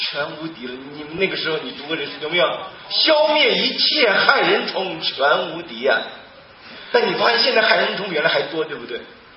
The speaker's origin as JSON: {"language": "Chinese", "country": "China", "said": "我们中国人很聪明啊"}